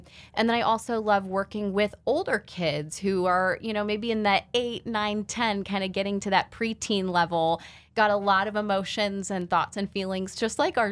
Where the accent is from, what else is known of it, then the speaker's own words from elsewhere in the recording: Morton, Illinois, United States; I'm originally from Morton.